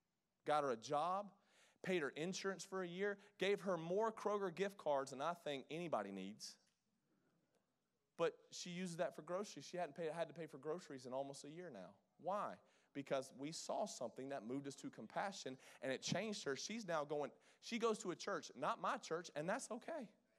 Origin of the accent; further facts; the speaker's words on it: Athens, Georgia, United States; when I was growing up in Athens, Georgia, he was coming to our youth group